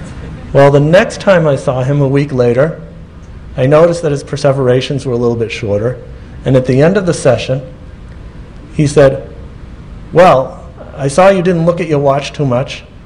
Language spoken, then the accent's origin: English; United States; I'm from the United States